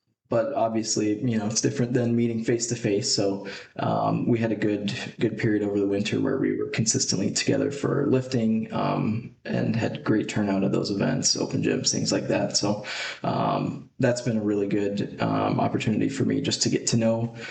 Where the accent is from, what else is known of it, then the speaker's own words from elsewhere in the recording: Ankeny, Iowa, United States; growing up in Ankeny, I love the community. I love the soccer community here. And my wife and I, with this opportunity coming up, just felt like now was the right time to make the move back.